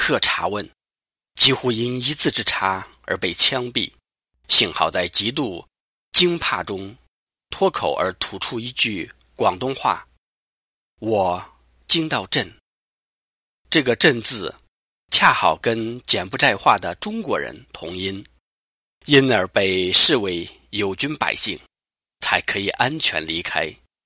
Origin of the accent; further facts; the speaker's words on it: Vietnam; moved away as an adult; 我是越南华侨，长于越战时代，妈妈是二房，我是在备受溺爱中长大的。